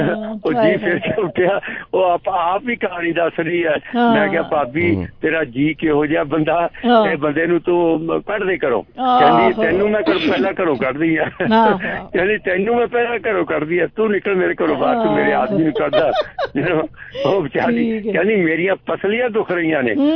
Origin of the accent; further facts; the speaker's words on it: India; अच्छा देखो देखो भाई साहब, हम इंडिया से हैं